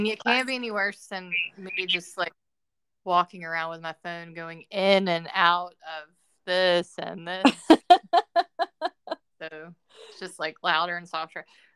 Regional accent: Georgia, United States; because growing up in North Georgia, you would typically go there for, quote, skiing

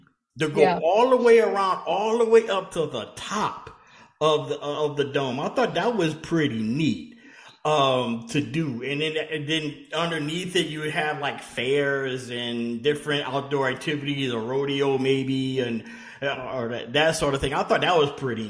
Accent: Louisiana, United States; growing up in Louisiana, like I did, only 2 hours away, you know, when you thought of Houston, you thought of two things as a kid.

